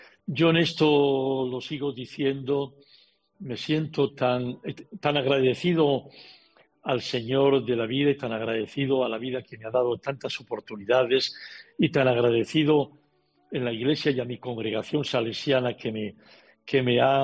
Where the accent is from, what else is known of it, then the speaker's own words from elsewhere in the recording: Asturias, Spain; Cuando voy a mi pueblo, al Huanco Asturias, del que estoy muy orgulloso, he estado ahora en Navidad, me muevo por el pueblo